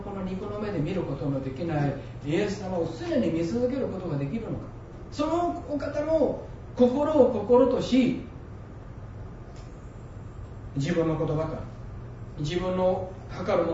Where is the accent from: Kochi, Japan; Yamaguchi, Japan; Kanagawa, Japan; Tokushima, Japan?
Tokushima, Japan; Komatsushima; 私も小松島出身です。